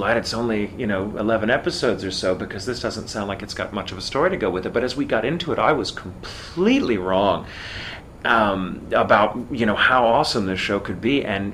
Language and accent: English; Texas, United States; accent: theater accent; And I was born and raised in Texas, and of course, everyone in my family, they're from Texas.